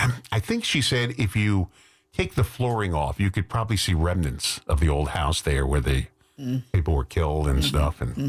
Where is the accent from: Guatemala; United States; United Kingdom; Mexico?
United States; Amityville, New York; I grew up in the Amityville murder house there.